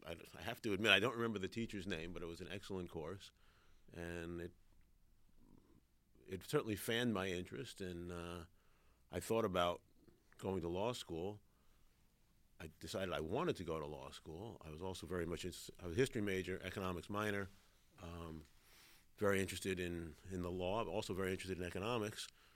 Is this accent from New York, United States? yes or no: yes; New York City, New York, United States; Well, I grew up in the Bronx in New York City. Went away to college.